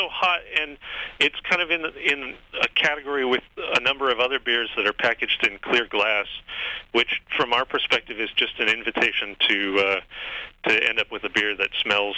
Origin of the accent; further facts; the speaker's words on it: Olympia, Washington, United States; We also did Olympia, which was one I was looking forward to since that's my hometown.